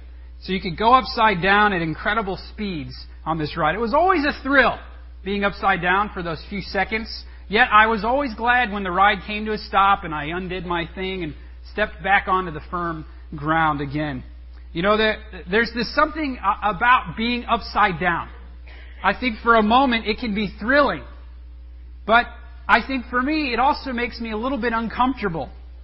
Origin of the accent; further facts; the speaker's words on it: St. Louis, Missouri, United States; When I was growing up, we grew up in St. Louis, and we used to frequent Six Flags quite often.